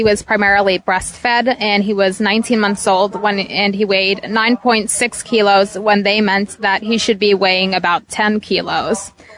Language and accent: English; United States; Also, because I'm American